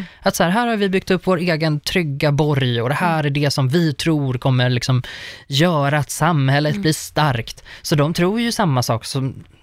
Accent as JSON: {"language": "Swedish", "town": "Uppsala", "region": "Uppsala County", "country": "Sweden", "said": "Jag är från Uppsala."}